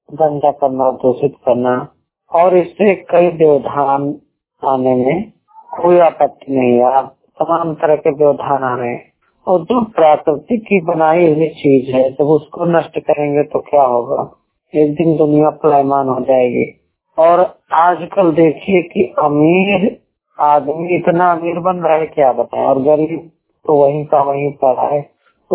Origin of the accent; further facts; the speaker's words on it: Bahraich, Uttar Pradesh, India; और मैं डिस्ट्रिक्ट बहराइच से हूँ।